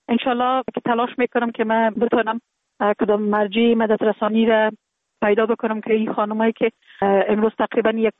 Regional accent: Kabul, Afghanistan; born there

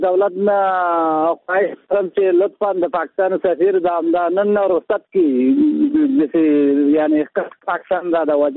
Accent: Jalalabad, Nangarhar, Afghanistan; زه د جلال آباد خو یم، د خیری ولسوالۍ یم.

